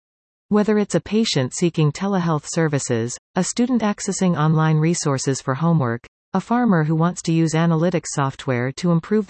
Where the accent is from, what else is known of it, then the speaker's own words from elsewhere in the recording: Georgia, United States; in my district and my home state of Georgia